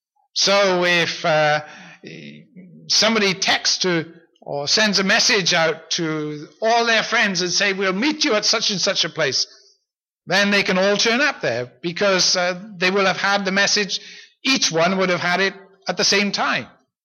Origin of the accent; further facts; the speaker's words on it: Wales, United Kingdom; now in Canada; my experience in Canada is much less than my experience in Wales. As a child growing up in Wales